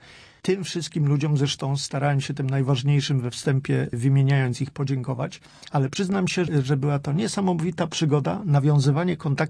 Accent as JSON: {"language": "Polish", "town": "Poznań", "region": "Greater Poland Voivodeship", "country": "Poland", "tie": "born or raised there", "said": "jestem rdzennym poznaniakiem, od wielu, wielu lat"}